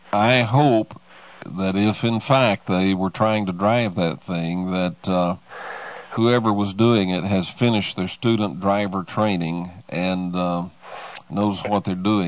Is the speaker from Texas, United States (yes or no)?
yes; Dallas, Texas, United States; Well, you know, I grew up in Tornado Alley. I grew up in Dallas, Texas.